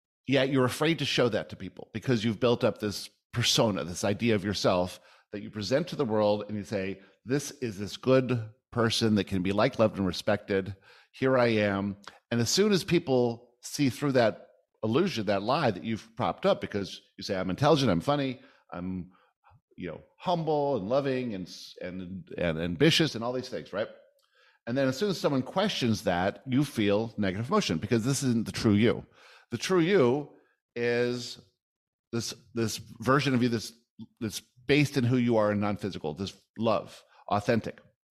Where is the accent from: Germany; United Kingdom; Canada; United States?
Canada; Vancouver, British Columbia; born or raised there; also born or lived in South Africa